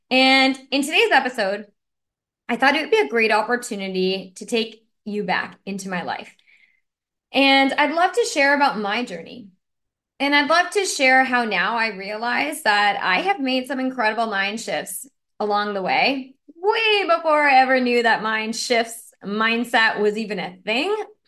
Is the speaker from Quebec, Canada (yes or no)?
no; Ottawa, Ontario, Canada; also born or lived in Newfoundland; now in Toronto, Canada; I'm based in right now in Toronto, Canada. So I grew up in I'm actually from the east coast of Canada. I'm from Newfoundland. I was born in Newfoundland and then grew up most of my life in Ottawa.